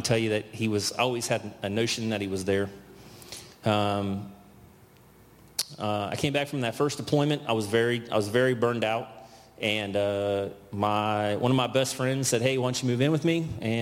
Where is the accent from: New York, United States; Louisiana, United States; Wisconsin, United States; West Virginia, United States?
West Virginia, United States; I'm from West Virginia. My dad was a Appalachian Church of God evangelist.